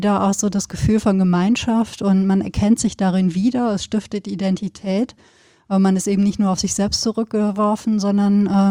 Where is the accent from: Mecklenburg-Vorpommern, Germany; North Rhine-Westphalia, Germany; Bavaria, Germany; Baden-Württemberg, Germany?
North Rhine-Westphalia, Germany; now in Cologne, Germany; Ja gut, aber ich komme aus Westfalen, aus dem Sauerland.